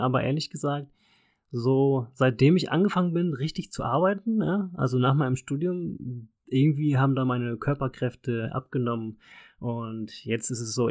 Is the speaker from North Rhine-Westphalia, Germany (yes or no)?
no; Vechta, Lower Saxony, Germany; Also da, wo ich herkomme, aus dem schönen Landkreis Vechta.